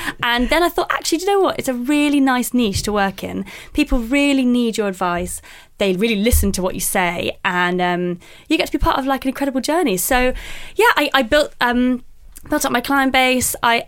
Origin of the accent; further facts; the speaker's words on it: London, United Kingdom; So I grew up in London, still live in London now.